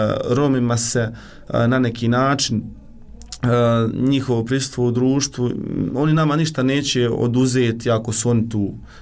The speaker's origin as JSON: {"language": "Bosnian", "country": "Bosnia & Herzegovina", "said": "A to znamo da kod nas u Bosni i Hercegovini baš je dugotrajan proces, ali stvarno na tome mora da se radi."}